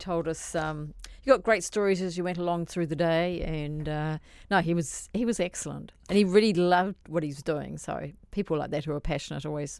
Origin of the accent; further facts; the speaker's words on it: Australia; it's US dollars for us Australians.